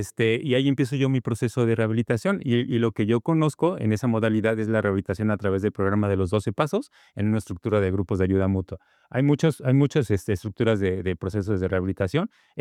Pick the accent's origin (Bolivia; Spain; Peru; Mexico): Mexico; Toluca, State of Mexico; now in Cuernavaca, Mexico; Cuando yo llego a Cuernavaca, porque yo soy de Toluca y me traen a Cuernavaca